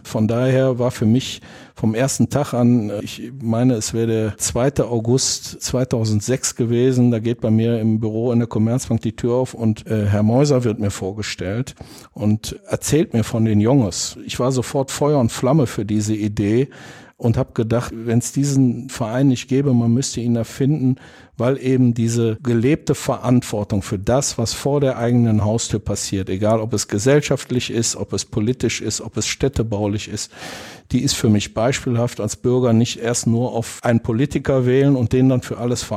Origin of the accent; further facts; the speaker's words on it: Monheim, North Rhine-Westphalia, Germany; Ich bin hier aufgewachsen im Rheinland. Ich bin als Monheimer Jung schon mit 6, 7 Jahren mit dem Fahrrad häufig zum alten Rheinstadion gefahren